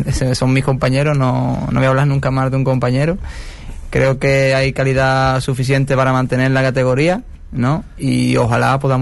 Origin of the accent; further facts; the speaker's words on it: Seville, Andalusia, Spain; Soy sevillano igual que yo, ¿no?